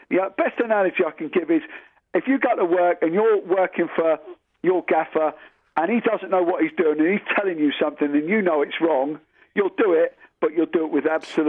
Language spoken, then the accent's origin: English; United Kingdom; We are British, well, the maybe, United Kingdom.